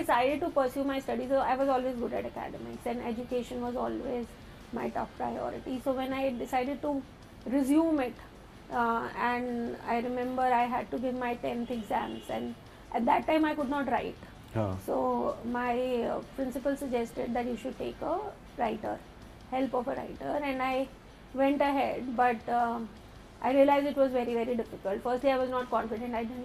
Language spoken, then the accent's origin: English; Delhi, India; Born and brought up in Delhi. My family is all based out of Delhi. I did my schooling in Delhi and after that I did my graduation from Delhi University Gargi College.